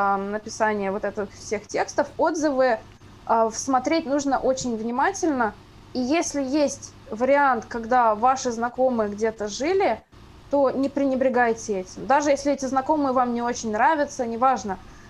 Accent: Kazan, Tatarstan, Russia; now in Saint Petersburg, Russia; я родом из Казани, но я сейчас в Питере, и 5 лет назад я поехала в Казань.

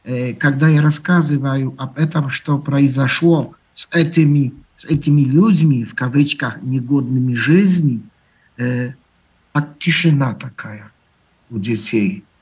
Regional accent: Poland; я учитель из Польши

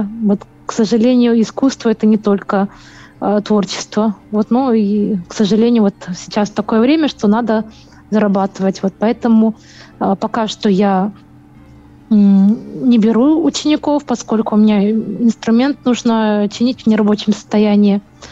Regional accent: Belarus; now in Kursk, Russia; Мы с мужем незрячие родители, живем в Курске уже, получается, ну, почти 10 лет, получили гражданство, ну, я сама из Беларуси, а муж из Казахстана.

